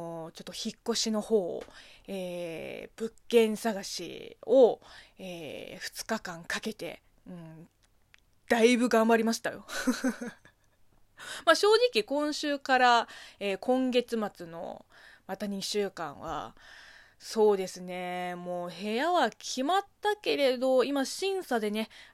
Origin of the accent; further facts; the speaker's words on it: China; Japanese is a second language; 中国生まれ中国育ちの私